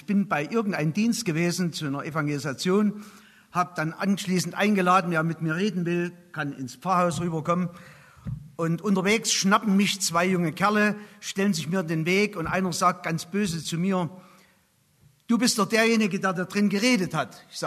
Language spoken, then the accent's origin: German; Saxony, Germany; Es ist nicht zu verheimlichen, dass ich ursprünglich aus Sachsen komme. Aber ich komme heute Morgen aus Franken.